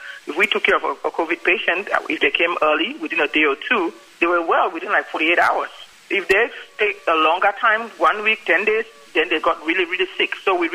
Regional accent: Cameroon; moved away as an adult; also born or lived in Nigeria; now in United States; I'm from Cameroon, Central Africa, right next door.

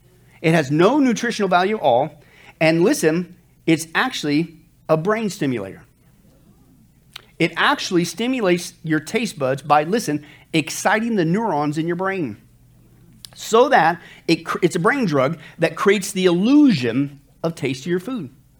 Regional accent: Kansas, United States; now in Las Vegas, United States; I grew up in the farm. I grew up in Kansas. We always farm. We always had a big garden, whatever. So Vegas, I don't know if you noticed, there's not a lot of farmland, right?

